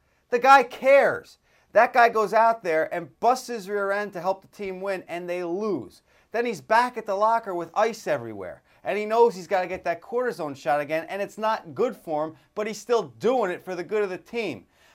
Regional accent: Dayton, Ohio, United States; You know, when I was growing up in Dayton, Ohio, I think, I had two bad knees

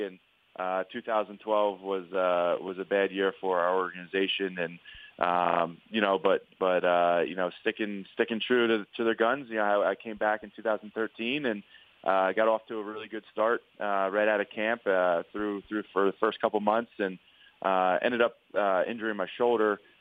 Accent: New Jersey, United States; And, you know, going to school in Staten Island and growing up in New Jersey.

